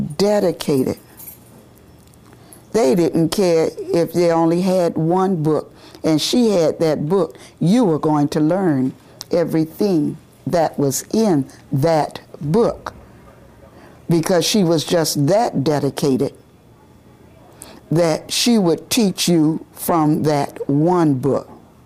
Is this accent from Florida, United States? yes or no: yes; Miami, Florida, United States; born there; I was born here in Miami, Florida